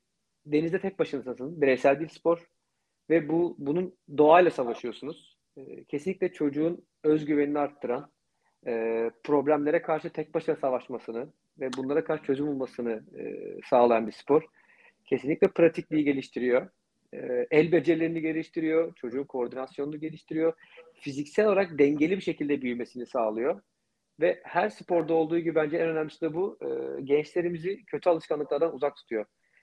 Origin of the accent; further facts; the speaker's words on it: Foça, İzmir, Turkey; biz Foça'da doğup büyüdük